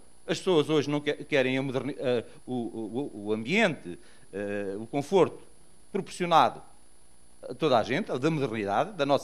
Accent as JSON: {"language": "Portuguese", "town": "Pombal", "region": "Leiria", "country": "Portugal", "said": "Eu sou da zona centro do país, portanto sou de Pombal"}